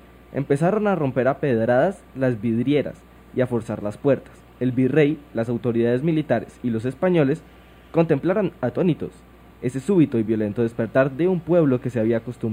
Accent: Colombia; también nos identifica como colombianos nuestras fiestas, comidas y música típicamente colombiana

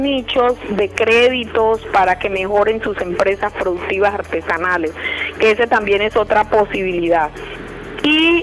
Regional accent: Chocó, Colombia; acá en el Chocó también faltaba hacer muchas. Y me vine para mi tierra a poner mi granito de arena en eso que faltaba hacer.

